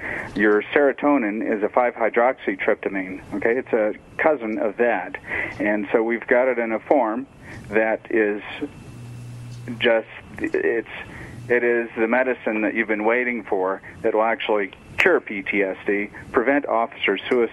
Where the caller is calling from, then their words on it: Colorado, United States; Well, I'm calling from Colorado.